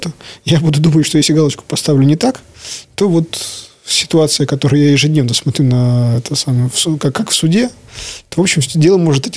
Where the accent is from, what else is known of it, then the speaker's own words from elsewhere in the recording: Belarus; как белорус, как гражданин Беларуси